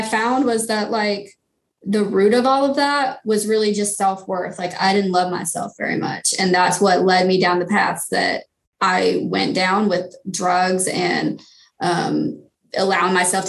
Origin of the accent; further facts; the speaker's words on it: Shepherdsville, Kentucky, United States; So, I'm from Louisville, Kentucky. Actually, just south of Louisville, Kentucky, Shepherdsville, Kentucky, which is like a tiny little country hole-in-the-wall town.